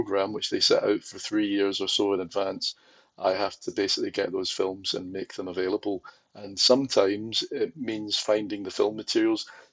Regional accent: Glasgow, Scotland, United Kingdom; now in London, United Kingdom; I am a Glaswegian. I am a Scotsman. I live in London.

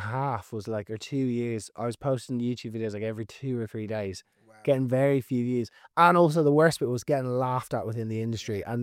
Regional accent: Ireland; because you're spending 8, 9, 10 hours in the sun as an Irish person in the boat, and I'm just burnt to a crisp.

